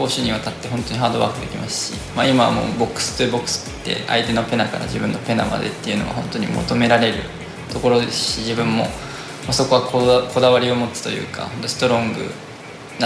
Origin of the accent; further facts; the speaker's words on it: Mie, Japan; は三重県です。